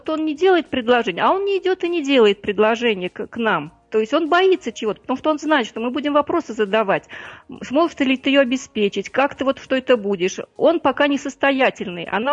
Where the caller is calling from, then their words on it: Tolyatti, Samara Oblast, Russia; я из Тольятти.